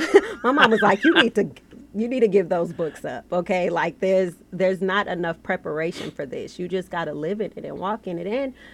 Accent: Minnesota, United States; also born or lived in Chicago, Illinois / Georgia; Minnesota, Chicago. I've lived in Georgia.

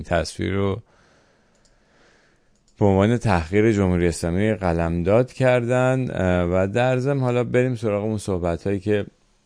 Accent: Iran; من به عنوان یه ایرانی هیچ وقت دوست ندارم که روی کشورم بمب ریخته بشه

